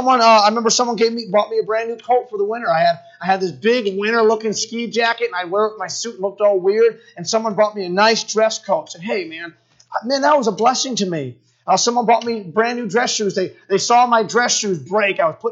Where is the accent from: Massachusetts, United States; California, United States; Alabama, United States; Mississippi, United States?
Massachusetts, United States; he was my first pastor growing up in Massachusetts.